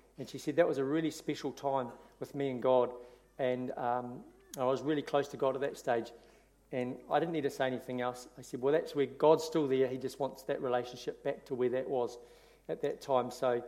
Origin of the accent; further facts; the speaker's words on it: Auckland, New Zealand; I grew up in Auckland, and I'm the youngest of 3 children to a non-Christian family.